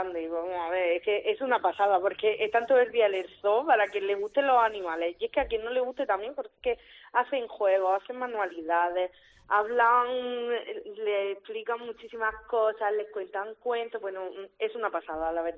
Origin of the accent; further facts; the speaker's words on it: Region of Murcia, Spain; que somos murcianos